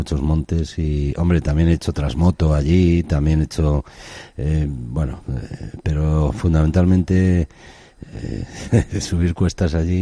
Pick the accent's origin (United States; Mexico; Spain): Spain; Basque Country; Sí, claro, pues nosotros somos vascos.